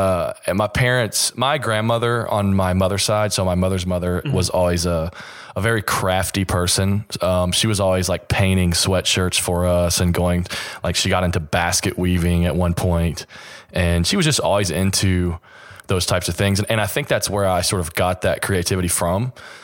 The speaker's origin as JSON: {"language": "English", "town": "Mount Sterling", "region": "Kentucky", "country": "United States", "tie": "born or raised there", "said": "So I grew up about 35 miles east of Lexington, Kentucky, in a small town called Mount Sterling."}